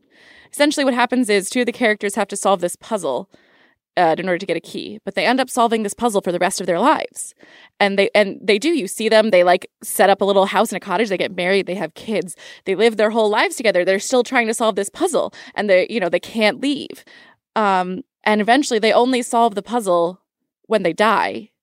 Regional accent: Philadelphia, Pennsylvania, United States; I'm from Philly. You can fight me. I'd be happy to fight. I'm from Philly.

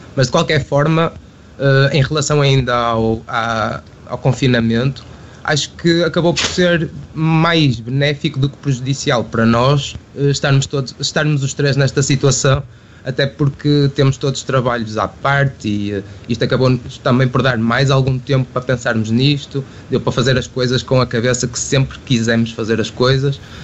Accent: Trofa, Porto, Portugal; also born or lived in Bragança; eu estava a viver em Bragança, eu estudei lá música e acabei por ficar lá a viver. Eu não sou de lá, sou natural da Trofa, mas fui para lá estudar no ensino superior e acabei por ficar lá alguns anos depois dos estudos

